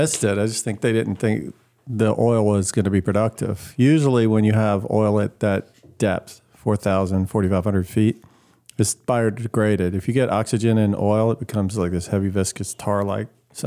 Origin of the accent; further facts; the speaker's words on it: Savannah, Georgia, United States; I'm from Savannah, but Atlanta's close enough.